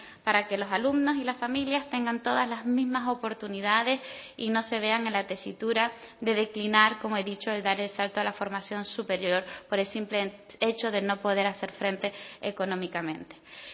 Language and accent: Spanish; Canary Islands, Spain; las que somos de las personas que somos de Islas Capitalinas o las que nos hemos formado fuera de nuestra isla de residencia